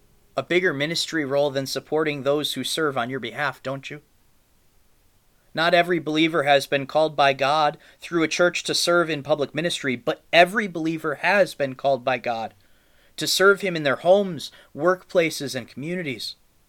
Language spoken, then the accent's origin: English; Illinois, United States; I think back to the little Wells Church I grew up in Western Illinois.